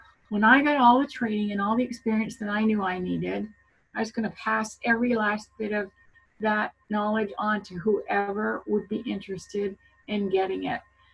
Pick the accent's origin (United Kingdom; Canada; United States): Canada; Ontario; Well, I'm a Canadian girl. And I'm coming to you from an hour west of Toronto, the capital of our great province here.